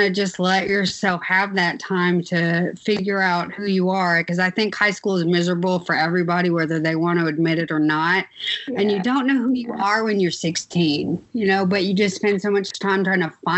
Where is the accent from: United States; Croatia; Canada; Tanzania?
United States; Tullahoma, Tennessee; So I grew up in Tullahoma and then going to MTSU, which is Murfreesboro is a bigger town than Tullahoma.